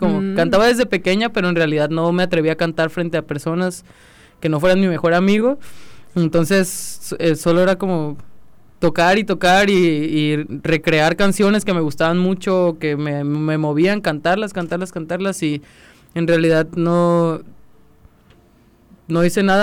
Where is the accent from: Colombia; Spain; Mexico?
Mexico; Ciudad Guzmán, Jalisco; con un profesor allá en Ciudad Guzmán, de donde yo soy.